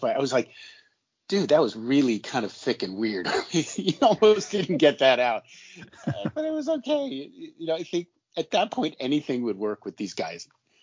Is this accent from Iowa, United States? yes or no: no; Burbank, California, United States; born there; I was born in Burbank, California. My dad was born in New Jersey. So I grew up with a lot of that influence.